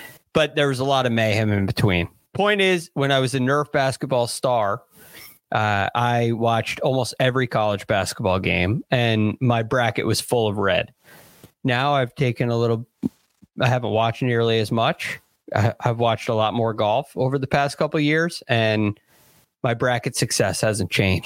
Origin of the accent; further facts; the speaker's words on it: Connecticut, United States; I, this year, have watched about, 12 minutes of a college basketball game, a UConn game in my home state